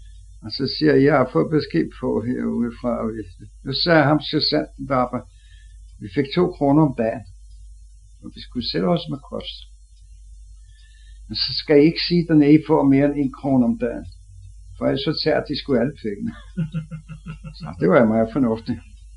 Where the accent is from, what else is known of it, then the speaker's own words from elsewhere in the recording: Copenhagen, Capital Region of Denmark, Denmark; og jeg er fra København.